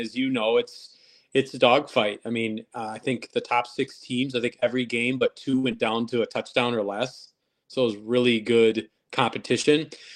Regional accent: Madison, Wisconsin, United States; But, you know, I'm from Madison, so I figured if it's around Madison, we're going to still call it the Isthmus Bowl.

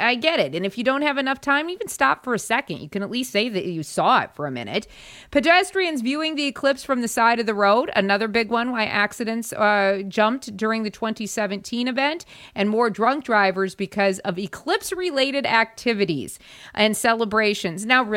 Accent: South Dakota, United States; also born or lived in Minnesota; I grew up in South Dakota. Then we moved to Minnesota, and then we moved here.

